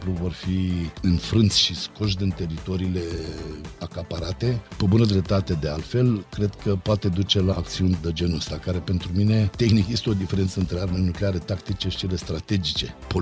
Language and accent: Romanian; Romania; Am avut multe frustrări anul ăsta noi, ca români, cărora trebuie să le facem față.